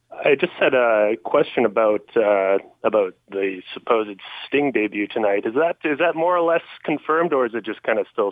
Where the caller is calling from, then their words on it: Vancouver, British Columbia, Canada; from Vancouver.